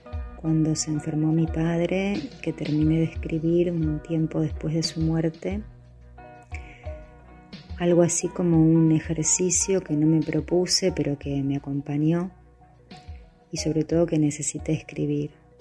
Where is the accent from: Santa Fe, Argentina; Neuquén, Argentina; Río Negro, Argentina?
Santa Fe, Argentina; Rosario; moved away as an adult; also born or lived in Caracas; now in Buenos Aires, Argentina; mientras me fui de mi ciudad natal, Rosario, a Buenos Aires y luego a Caracas, mientras tuve hijos, mientras regresé a Buenos Aires